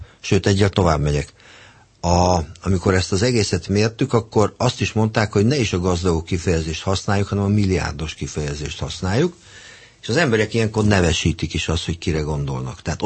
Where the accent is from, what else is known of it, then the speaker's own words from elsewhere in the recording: Budapest, Hungary; nyilván egy budapesti ember vagyok, ezt tudják valami, hiszen budai polgármester voltam, nagyon sok barátom él itt.